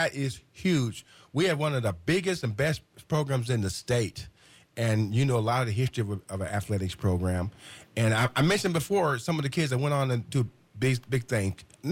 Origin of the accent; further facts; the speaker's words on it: Terre Haute, Indiana, United States; My hometown is Terre Haute. Went through four different high schools.